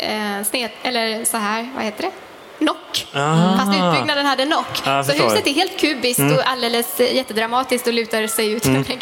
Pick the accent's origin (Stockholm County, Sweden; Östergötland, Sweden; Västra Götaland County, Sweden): Västra Götaland County, Sweden; Gothenburg; Nu finns ett köpkvarter hemma hos mig mig, där jag kommer från Göteborg.